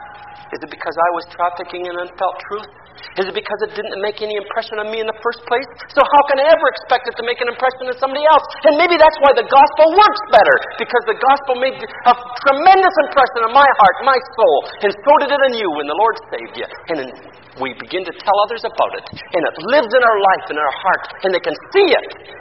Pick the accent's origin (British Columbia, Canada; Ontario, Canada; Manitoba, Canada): Ontario, Canada; Sarnia; many of us, and boys and girls growing up in Sarnia